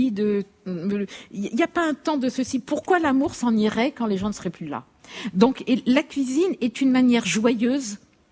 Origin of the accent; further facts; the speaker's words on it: Morocco; c'était en buvant du thé à la menthe, parce que je viens du Maroc, et le thé à la menthe reste un marqueur.